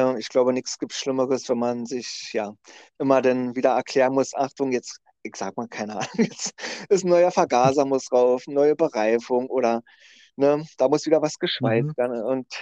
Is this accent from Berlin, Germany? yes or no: yes; Berlin, Germany; Wir haben hier im Süden, also ich komme ja persönlich aus Lichtenrade oder wohne in Lichtenrade